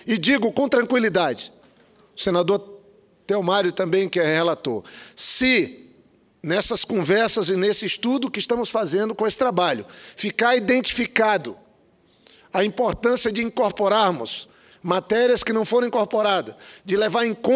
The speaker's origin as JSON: {"language": "Portuguese", "region": "Acre", "country": "Brazil", "said": "Eu venho do Acre, sou da Amazônia."}